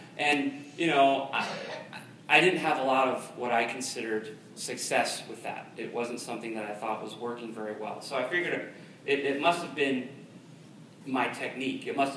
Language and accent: English; Preston, Connecticut, United States; Growing up in Preston and in southeastern Connecticut, I didn't have access to the kinds of Bible training and teaching that I did at an actual Bible college.